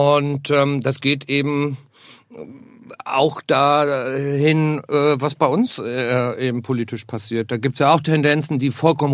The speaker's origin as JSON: {"language": "German", "town": "Bad Oldesloe", "region": "Schleswig-Holstein", "country": "Germany", "said": "Ich komme eigentlich aus der Nähe von Bad Oldesloe im Kreis Stormarn. Das ist zwischen Hamburg und Lübeck."}